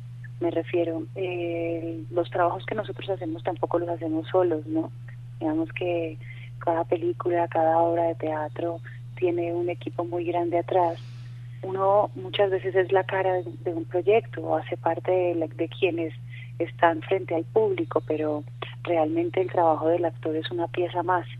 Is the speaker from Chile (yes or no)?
no; Cali, Valle del Cauca, Colombia; reconocer un poco mi adolescencia, que fue en Cali